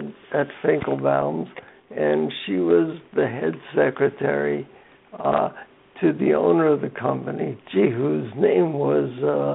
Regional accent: Bronx, New York, United States; as I grew up in the South Bronx also, he lived on the floor. He and his twin brother lived on the floor below me. And when I moved in there at 5 years old

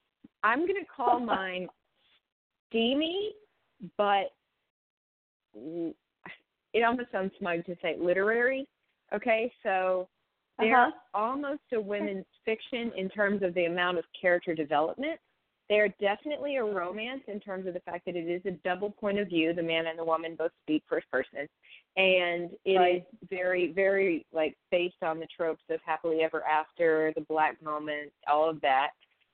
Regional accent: Nashville, Tennessee, United States; the series is set in my hometown, which is Nashville, Tennessee.

